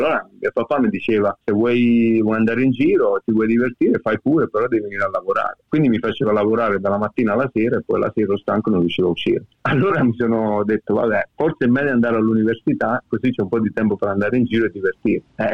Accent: Lanciano, Abruzzo, Italy; sono nato e cresciuto in Abruzzo, a Lanciano, e sono stato uno dei pochi della mia famiglia a studiare.

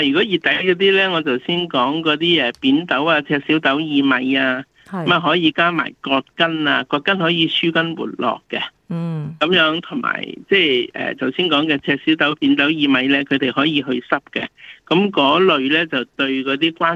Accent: China; 我们中国人讲嘢就揽埋了风湿啦

